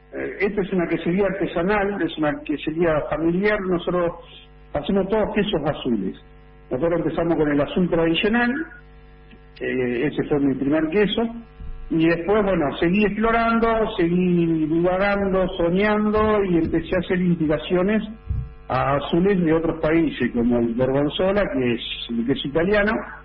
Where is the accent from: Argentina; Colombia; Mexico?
Argentina; San Jerónimo Norte, Santa Fe; now in Córdoba, Argentina; Yo soy oriundo de San Jerónimo Norte, provincia de Santa Fe, de ahí me fui a Gualeguaychú, Entre Ríos, de ahí me fui a Catriló, La Pampa, de ahí me fui a Mar del Plata, de Mar del Plata me fui a Trenquelauquen, de Trenquelauquen me vine a Córdoba.